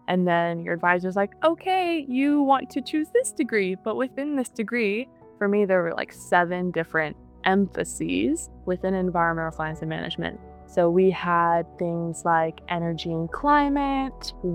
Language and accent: English; Idaho, United States; I was born and raised in Idaho. And if you're familiar with the good old potato state, it is more on the conservative side of things.